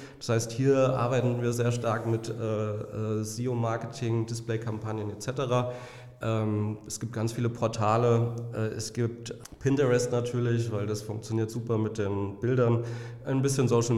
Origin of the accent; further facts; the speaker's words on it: Alsfeld, Hesse, Germany; ich komme aus Alsfeld.